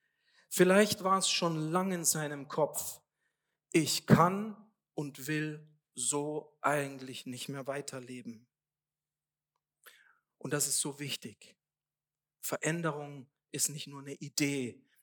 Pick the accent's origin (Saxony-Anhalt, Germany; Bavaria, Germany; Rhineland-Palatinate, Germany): Bavaria, Germany; Ich bin in Bayern aufgewachsen.